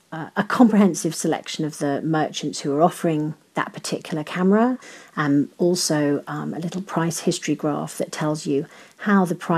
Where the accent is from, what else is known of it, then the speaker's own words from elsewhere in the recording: United Kingdom; I am. I'm a British techie.